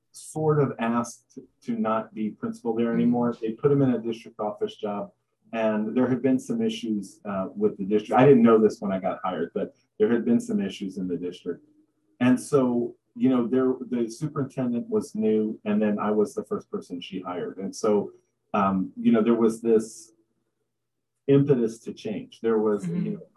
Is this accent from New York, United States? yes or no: yes; Brooklyn, New York, United States; also born or lived in Houston / San Antonio; I'm a city boy, like major city boy. I grew up in Brooklyn, New York. And so, you know, I grew up in city.